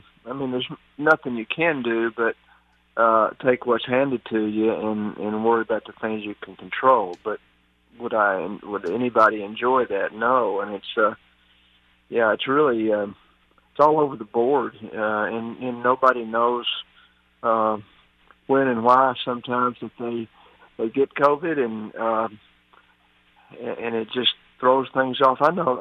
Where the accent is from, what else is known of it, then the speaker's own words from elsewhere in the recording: Knoxville, Tennessee, United States; First of all, I grew up in Knoxville. My dad was a sports writer.